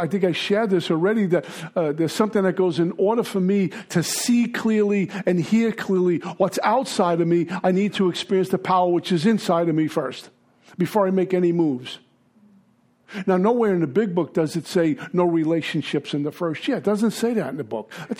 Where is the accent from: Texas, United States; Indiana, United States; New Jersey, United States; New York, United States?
New York, United States; Brooklyn; And I sound like a Neanderthal because I'm from Brooklyn.